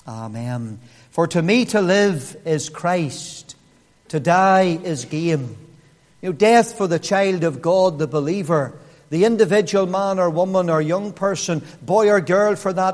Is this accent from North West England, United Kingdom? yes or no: no; Lurgan, Northern Ireland, United Kingdom; Bad English, I know. I come from Lurgan. We murder the English language.